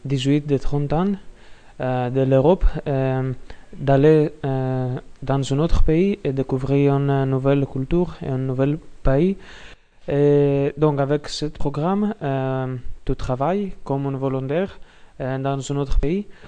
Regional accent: Greece; Je viens de Grèce

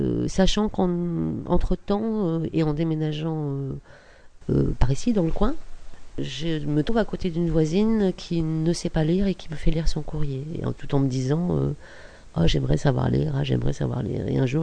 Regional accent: Bordeaux, Nouvelle-Aquitaine, France; also born or lived in Paris; Je suis née à Paris et j'ai vécu mes 14 premières années à Bordeaux.

